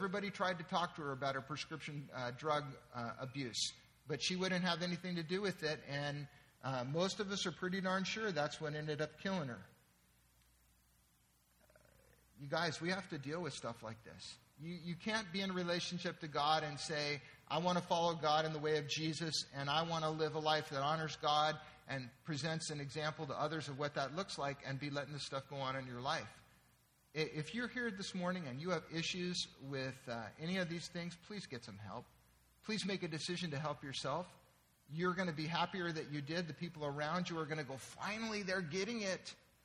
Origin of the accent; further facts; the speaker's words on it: San Diego, California, United States; I'll never forget growing up in San Diego, the first time that my dad, who was an attorney, took me down into Mexico to deal with some clients.